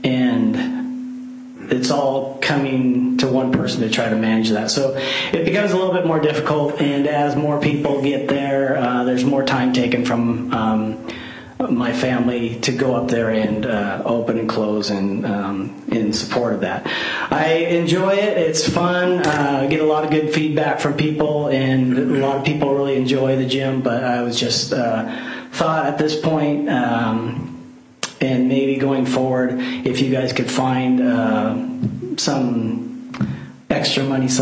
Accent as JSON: {"language": "English", "town": "Maple Valley", "region": "Washington", "country": "United States", "tie": "born or raised there", "lives_now": "Black Diamond, United States", "said": "I'm from Black Diamond. Grew up in Maple Valley."}